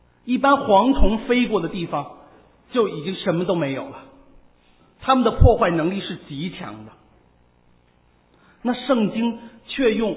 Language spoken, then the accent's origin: Chinese; China; 其实我们从中国来都应该知道